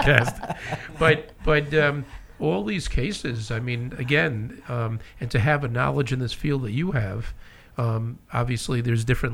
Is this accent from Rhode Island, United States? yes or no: yes; Providence, Rhode Island, United States; We used to go in once a year to Boston. And when we're from Providence